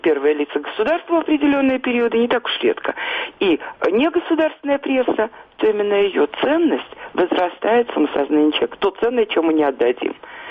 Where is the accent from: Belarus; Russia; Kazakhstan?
Belarus; вот мы, белорусы